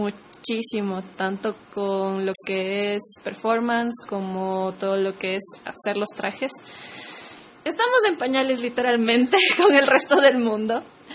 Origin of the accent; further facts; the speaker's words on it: Ecuador; yo soy de Ecuador, háganos caso.